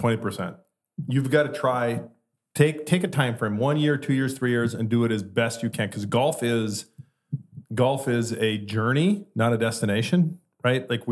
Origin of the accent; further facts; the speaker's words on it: Minnesota, United States; I mean, being from Wisconsin, I'm from Minnesota.